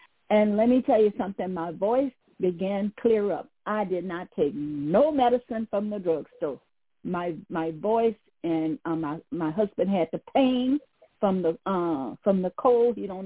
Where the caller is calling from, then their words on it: New Orleans, Louisiana, United States; I'm calling from New Orleans.